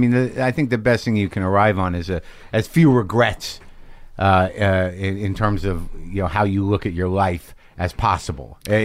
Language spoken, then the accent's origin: English; United States; as a an American middle class Jew person.